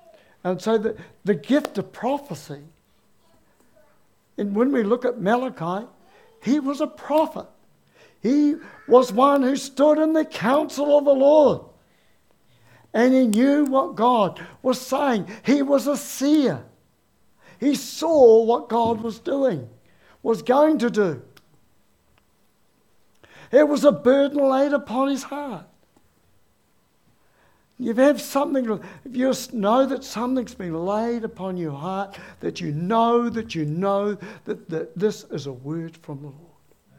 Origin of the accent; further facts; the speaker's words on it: Dannevirke, Manawatū-Whanganui, New Zealand; He came to the Anglican church in my hometown in Dannevirke, and he preached.